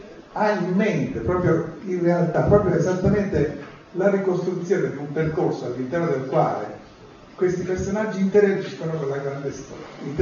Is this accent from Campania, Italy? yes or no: yes; Naples, Campania, Italy; now in Turin, Italy; io sono più di 50 anni che vivo a Torino, però sono napoletano.